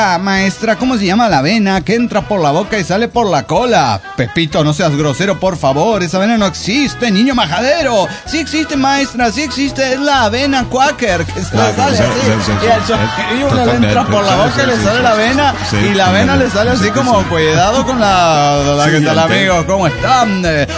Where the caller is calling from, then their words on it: Córdoba, Argentina; de Córdoba, Argentina.